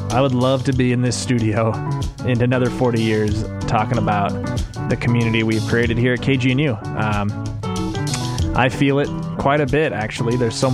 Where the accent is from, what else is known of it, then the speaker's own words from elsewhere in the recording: Chico, California, United States; a band out of my hometown that I love, Chico, California.